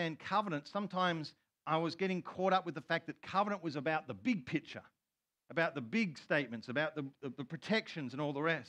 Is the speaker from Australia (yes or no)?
yes; Australia; And therefore, as an Australian overseas, something happens to me, I can appeal to an embassy